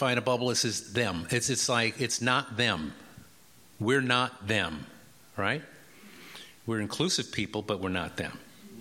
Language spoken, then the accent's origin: English; Midwest, United States; Anyway, I get like this sometimes because I'm from the Midwest.